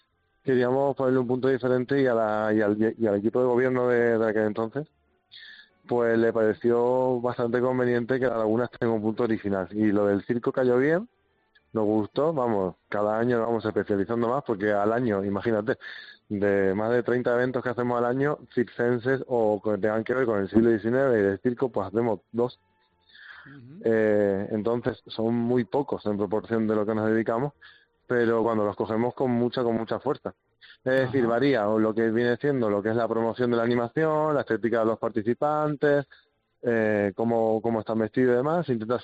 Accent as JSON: {"language": "Spanish", "town": "Granada", "region": "Andalusia", "country": "Spain", "said": "yo soy de Granada, no soy de Mijas, pero aún así, ya 3 años trabajando ahí"}